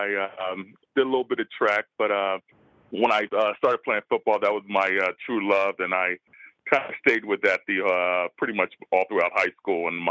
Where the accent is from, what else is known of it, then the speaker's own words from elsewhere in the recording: Camden, New Jersey, United States; I grew up in New Jersey, South Jersey, a place called Camden, New Jersey.